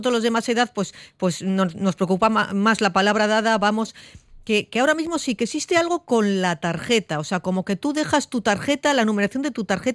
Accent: Bilbao, Basque Country, Spain; a nosotros como bilbaínos, como vizcaínos, nos da mucho orgullo

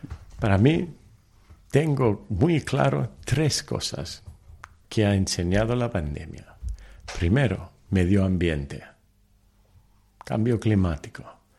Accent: Anantapur, Andhra Pradesh, India; first language Telugu; Spanish is a second language; Esto fue mi decisión y fue algo muy natural porque soy de Anantapur, allí. Yo creo en mi pueblo, en mi gente.

